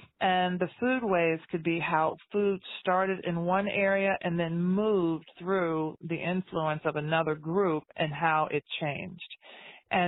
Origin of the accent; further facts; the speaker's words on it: the South, United States; I grew up in the South, but I had never really looked at the food scene through the lens of history.